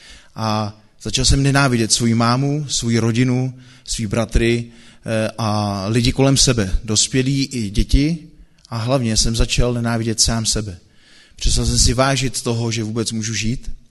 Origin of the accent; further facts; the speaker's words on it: Pilsen, Plzeň Region, Czechia; pocházím z Plzně a já jsem vyrůstal v rodině, která byla rozpadlá